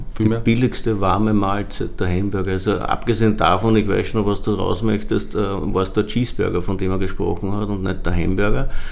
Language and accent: German; Klosterneuburg, Lower Austria, Austria; Ich glaube, da war ich 15 oder 16, weil ich bin in Klosterneuburg aufgewachsen.